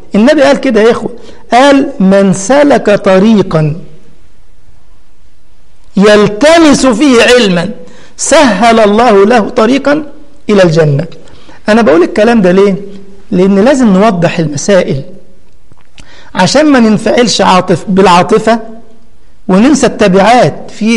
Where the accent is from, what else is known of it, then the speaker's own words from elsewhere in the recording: Egypt; وكان ساعتها ربع جنيه زمان عندنا في مصر يعني.